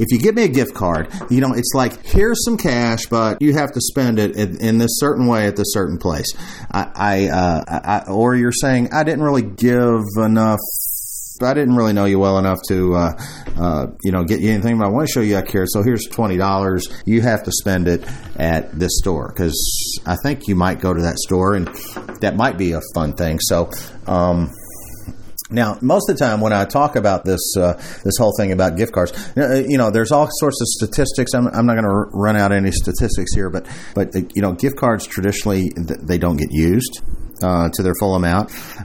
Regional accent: Louisville, Kentucky, United States; in the life of Louisville, Kentucky, my hometown.

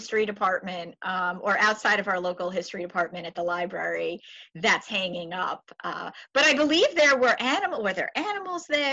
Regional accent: Syosset, New York, United States; when I grew up in Syosset, Lollipop Farms had been gone for quite a while, but there was a kiddie park that was basically like my Disney on Long Island.

